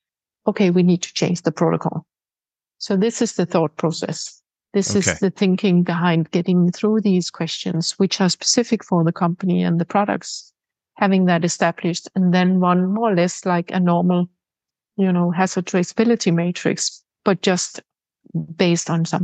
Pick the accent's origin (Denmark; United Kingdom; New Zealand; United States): Denmark; English is a second language; And I know I'm from Denmark. The Danish ethics committees are very, very careful around consenting of acute patients.